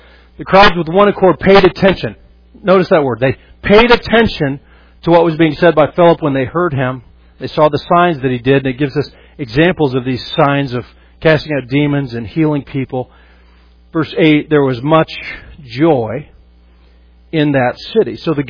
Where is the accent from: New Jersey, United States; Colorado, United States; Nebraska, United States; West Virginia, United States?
Colorado, United States; Colorado Springs; a few years ago, my hometown, Colorado Springs, was burning up